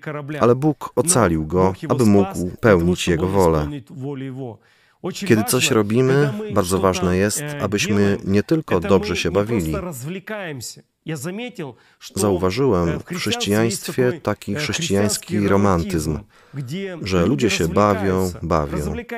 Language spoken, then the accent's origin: Polish; Odesa, Odesa Oblast, Ukraine; Jestem z Odessy. Jestem Ukraińcem. Kocham swoje miasto, kocham swój kraj.